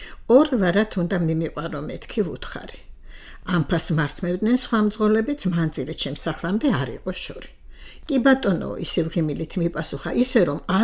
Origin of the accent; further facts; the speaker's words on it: Sukhumi, Abkhazia, Georgia; იქ დავიბადე, 4 წელი იქ ვიცხოვრე და რა თქმა უნდა სოხუმელი ვარ.